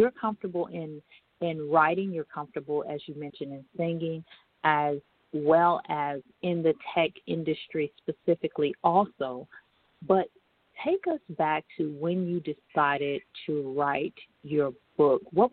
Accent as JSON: {"language": "English", "region": "Michigan", "country": "United States", "tie": "born or raised there", "said": "I was raised in Michigan, so I would sit in the corner where the heat came out of the vent on the floor."}